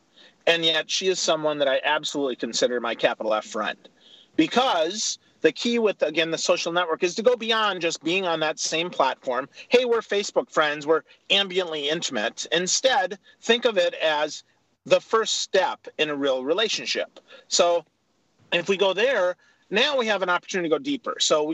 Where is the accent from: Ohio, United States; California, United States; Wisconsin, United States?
Wisconsin, United States; I'm from Wisconsin. I'm not a big fan of Illinois